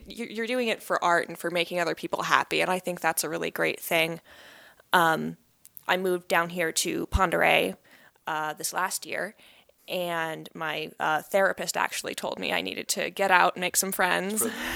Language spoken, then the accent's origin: English; Bonners Ferry, Idaho, United States; Well, I was raised in Bonners Ferry, so local here.